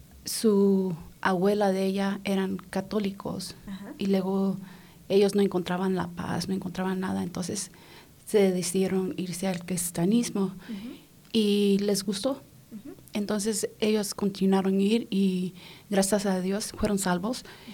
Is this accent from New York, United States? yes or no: no; Los Angeles, California, United States; Yo soy originalmente de California, Los Ángeles, California.